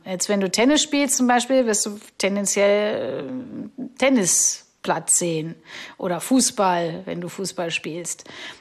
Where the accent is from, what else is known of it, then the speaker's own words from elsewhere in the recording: Augsburg, Bavaria, Germany; da war ich in Augsburg unterwegs, meiner Heimatstadt